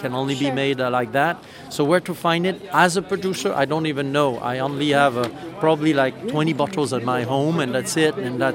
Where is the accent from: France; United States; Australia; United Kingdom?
France; I'm a farmer from France. I didn't know necessarily all that much about pineapple.